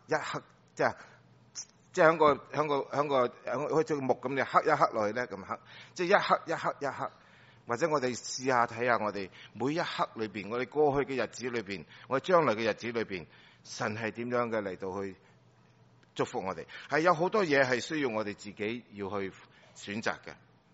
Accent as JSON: {"language": "Cantonese", "country": "China", "said": "但我哋中国人都唔好理佢乜滞嘅。"}